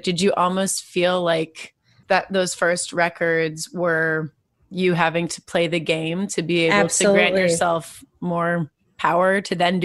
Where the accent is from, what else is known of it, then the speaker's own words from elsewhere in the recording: Arlington, Texas, United States; when I'm from Arlington, Texas, and I grew up listening